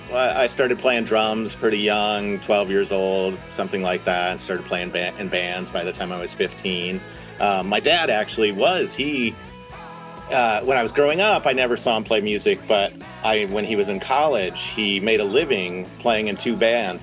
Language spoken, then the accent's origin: English; Otisville, Michigan, United States; now in Los Angeles, United States; I'm originally from a tiny town in Michigan called Otisville.